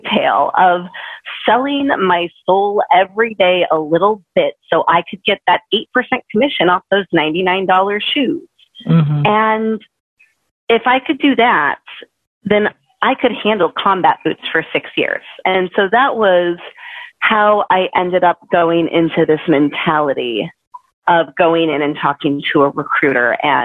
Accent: Pacific Northwest, United States; I grew up in the Pacific Northwest. It's a very, very liberal place in which to grow up.

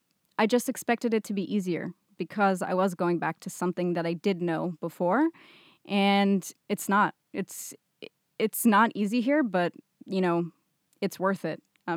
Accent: California, United States; I grew up in Silicon Valley.

